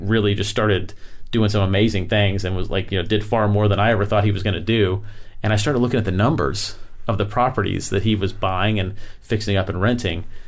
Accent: Florida, United States; I mean, I'm from Florida. And yes, I think it's really cold in Michigan, you know?

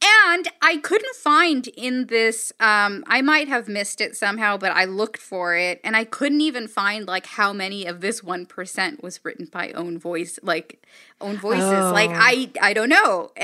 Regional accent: Los Angeles, California, United States; I grew up in Los Angeles, so I know how to say things about food

